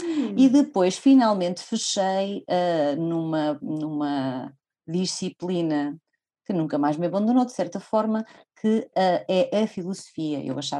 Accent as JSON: {"language": "Portuguese", "town": "Figueira da Foz", "region": "Coimbra", "country": "Portugal", "tie": "born or raised there", "said": "e depois passei a minha infância na Figueira da Foz, é verdade."}